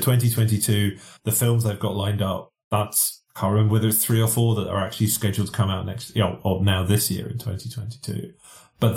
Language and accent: English; United States; well, how's that going to feel like to me growing up in America?